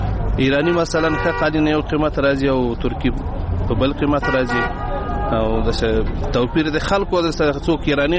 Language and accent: Pashto; Logar, Afghanistan; زه د لوګر ولایت اوسیدونکی یم.